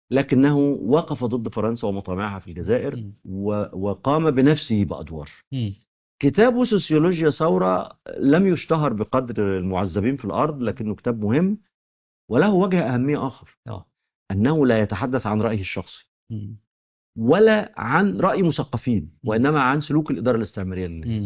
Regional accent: Egypt; وفي مثل عندنا في مصر، يعني هو مثل وقح شويه بس مفيد

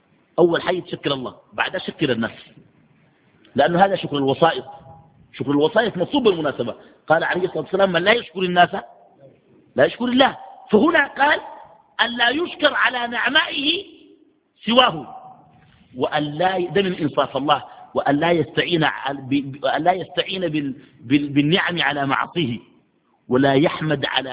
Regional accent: Sudan; ويجيك والله في السودان عندنا جلسة

